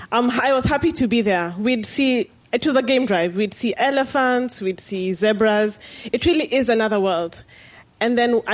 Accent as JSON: {"language": "English", "region": "Nairobi", "country": "Kenya", "tie": "born or raised there", "said": "I grew up in Nairobi my whole life. I went to medical school in Nairobi."}